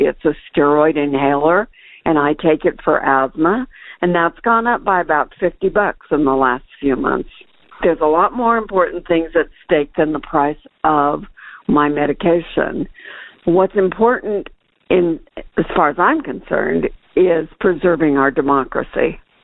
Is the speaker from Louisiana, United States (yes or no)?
no; Ramona, Kansas, United States; I'm from Ramona, Kansas.